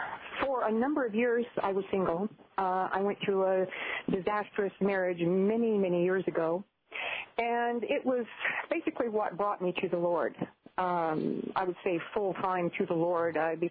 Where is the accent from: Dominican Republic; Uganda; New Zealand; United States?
United States; Hot Springs, Arkansas; born there; Now, I was born in Arkansas. I was born in Hot Springs while my dad was in the Korean War.